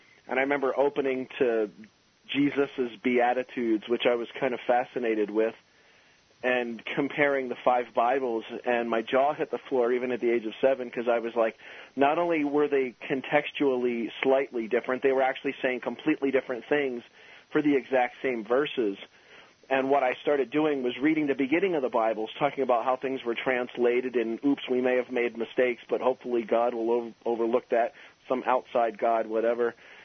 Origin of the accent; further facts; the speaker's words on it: New Jersey, United States; I was born in New Jersey, South Jersey, like basically right across the river from Philadelphia, and I grew up in a pretty small farm town that's now basically just a suburb